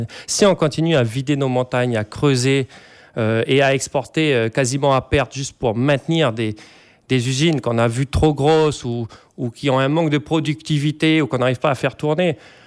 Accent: New Caledonia; born there; Je me suis toujours senti calédonien avant de me sentir français. Mon pays, c'est la Nouvelle-Calédonie. Je suis né en Nouvelle-Calédonie, je vais mourir en Nouvelle-Calédonie

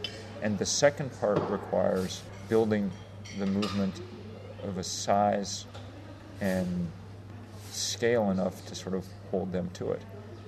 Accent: Vermont, United States; in 2006, I organized a march across Vermont, my home state, with 1,000 people

